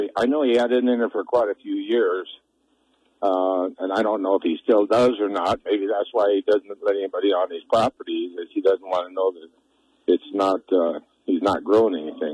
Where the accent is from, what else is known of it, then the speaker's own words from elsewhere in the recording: Havre, Montana, United States; now in Kalispell, United States; Yeah, I'm from the Haver area many years ago